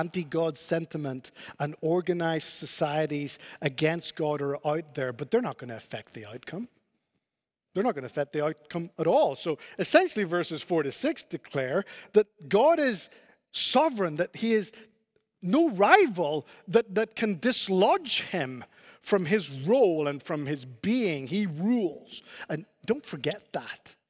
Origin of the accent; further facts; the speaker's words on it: Spain; You know, I grew up in Spain, you know that, and where I grew up in Spain, the ants were were harmless.